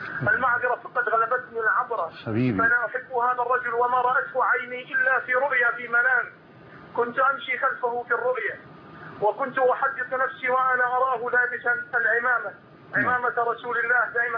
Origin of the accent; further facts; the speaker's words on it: Mosul, Nineveh, Iraq; أنا من الموصل بالعراق